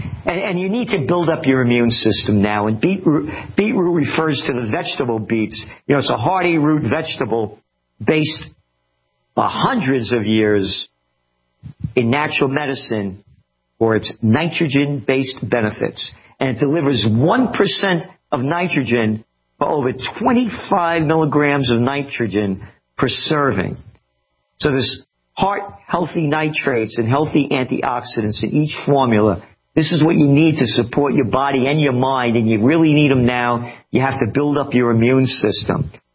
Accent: Bronx, New York, United States; Parking lot, I grew up right near the Bronx Zoo, by the way.

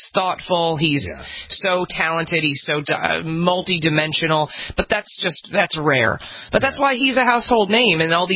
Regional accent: New York City, New York, United States

